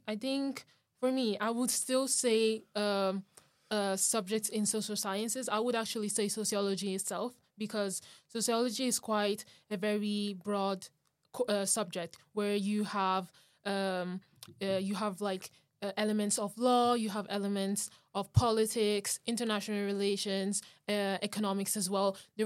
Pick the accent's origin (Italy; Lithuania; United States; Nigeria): Italy; English is a second language; now in United Kingdom; So I come from Italy, and so it's quite different education in Italy in compared to the UK.